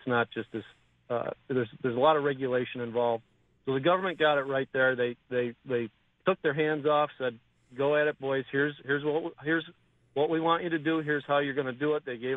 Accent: Bennington, New York, United States; I'm from Bennington. I went to Attica High School.

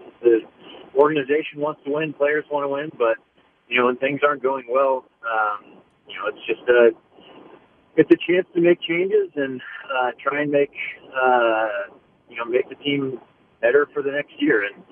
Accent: Kansas City, United States; especially in my hometown, in front of friends and family, and have as much success as we did while I was playing here.

